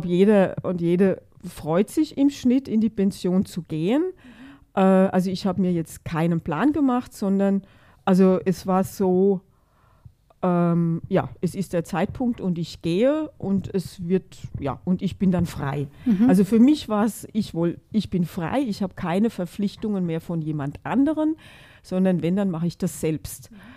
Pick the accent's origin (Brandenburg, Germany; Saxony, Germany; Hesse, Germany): Hesse, Germany; now in Vienna, Austria; ich komme aus der Gegend von Frankfurt, wir haben eine andere Gastfreundschaft.